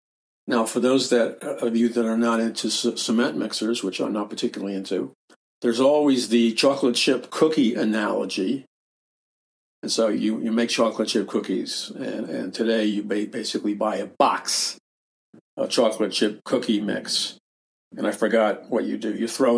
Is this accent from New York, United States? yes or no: yes; New York City, New York, United States; Growing up in New York City, you'd see cement mixers all the time